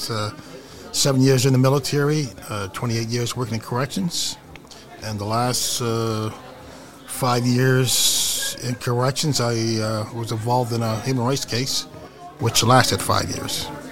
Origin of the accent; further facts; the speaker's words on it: East Preston, Nova Scotia, Canada; I'm from East Preston, the Preston Township. We traced it back to 1814. Well, that's when my ancestors came here from Virginia.